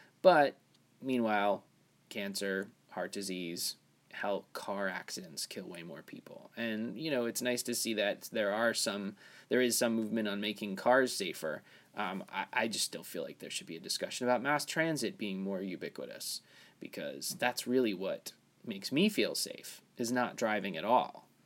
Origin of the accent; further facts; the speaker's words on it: New York, United States; And now, being a New Yorker, when I was a kid, I'm a tri-state New Yorker guy, not a, you know, New York City guy, but when I was growing up in this area